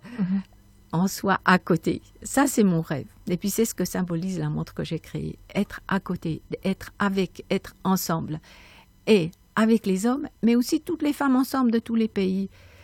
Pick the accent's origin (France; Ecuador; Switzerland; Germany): Switzerland; Porrentruy, Jura; moved away as an adult; now in Biel, Switzerland; parce que je suis jurassienne, hein, donc j'ai grandi à Porrentruy. Et je suis venue à Bienne, mais bon, bah maintenant, il y a déjà plus de 40 ans.